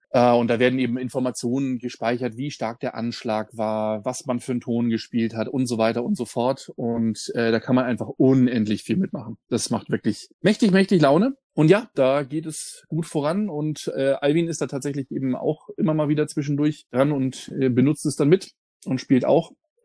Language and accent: German; Northern Germany, Germany; Ich komme aus Norddeutschland, bei uns ist Anis, also ein Anis-Schnaps.